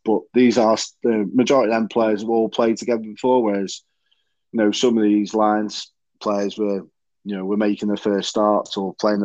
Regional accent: Wales, United Kingdom; obviously I'm Welsh biased, but I do think Ken Owens should have had a shot with it.

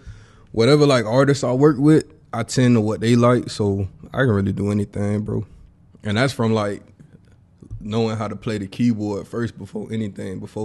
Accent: Tampa, Florida, United States; yeah, I was actually, I was born in Progress Village, the south side. Then I grew up on the north side of Tampa, and that's pretty much where I've been, like, since.

